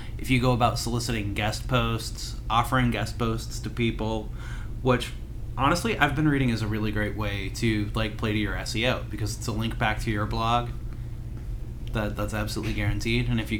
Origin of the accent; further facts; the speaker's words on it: Indiana, United States; I grew up in Indiana. We didn't do either.